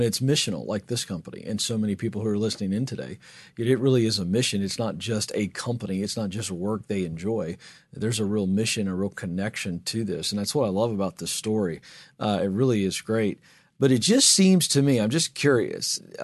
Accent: the South, United States; I think that would just be hysterical because I'm from the South.

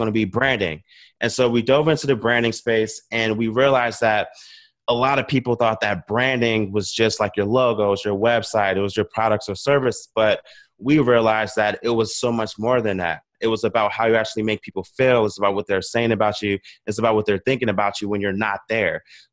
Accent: Virginia Beach, Virginia, United States; now in San Diego, United States; So I'm from Virginia Beach, Virginia. I'm currently living in San Diego right now.

